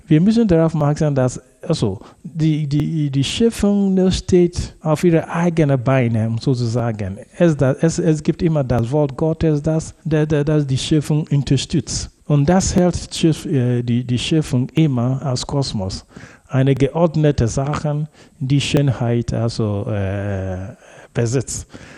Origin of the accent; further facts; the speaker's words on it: Ghana; ich bin aus Ghana nie in Osteuropa gewesen